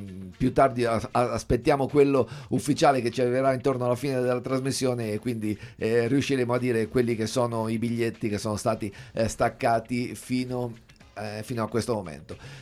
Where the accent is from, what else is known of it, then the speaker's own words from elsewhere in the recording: Sirolo, Marche, Italy; è stato fatto proprio dalle nostre parti a Sirolo